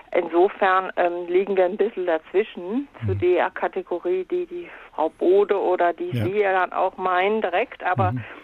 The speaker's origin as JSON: {"language": "German", "town": "Cologne", "region": "North Rhine-Westphalia", "country": "Germany", "tie": "born or raised there", "said": "Ich bin in Köln groß geworden. Und kam also als Baby 1954 nach Köln."}